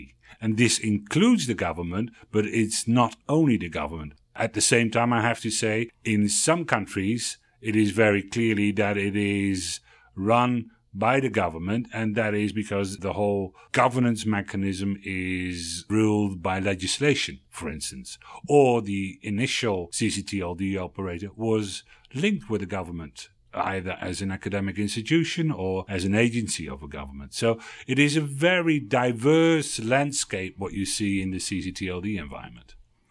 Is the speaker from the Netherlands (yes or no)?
yes; Netherlands; in Germany or in the country where I'm from the Netherlands